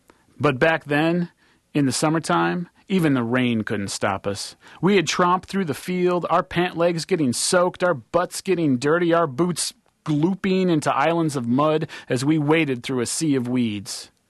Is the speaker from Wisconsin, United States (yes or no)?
yes; Eau Claire, Wisconsin, United States; I grew up on Eau Claire's west side, across the street from a big empty lot.